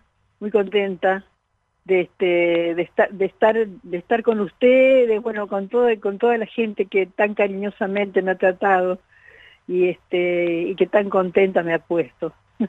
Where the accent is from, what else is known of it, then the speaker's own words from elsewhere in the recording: Cosquín, Córdoba, Argentina; Bueno, yo soy oriunda de Cosquín, de Córdoba, y soy artesana ceramista.